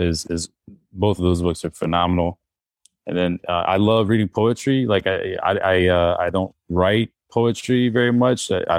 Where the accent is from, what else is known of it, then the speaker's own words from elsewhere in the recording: North Carolina, United States; I'm from North Carolina, so I published with a small press called Chapel Hill Press